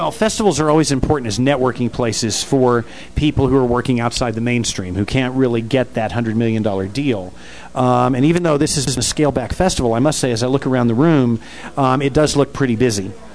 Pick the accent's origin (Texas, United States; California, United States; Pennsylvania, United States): Texas, United States; I grew up in West Texas. I traveled here quite frequently.